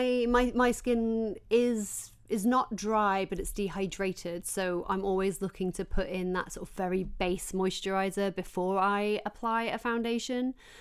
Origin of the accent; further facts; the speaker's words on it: Yorkshire and the Humber, United Kingdom; I grew up working class in South Yorkshire